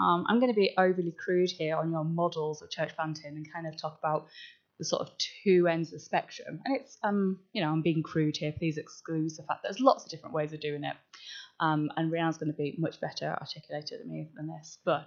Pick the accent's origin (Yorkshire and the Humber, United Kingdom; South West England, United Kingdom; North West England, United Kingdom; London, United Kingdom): North West England, United Kingdom; I was in Devon. I'm from Cumbria originally. Don't really go east, if I'm being honest. It's too flat.